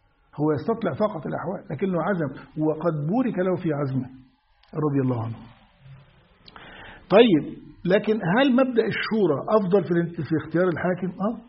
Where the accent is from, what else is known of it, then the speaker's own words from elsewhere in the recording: Egypt; وده حدث عندنا في مصر عقب مقتل عبد الناصر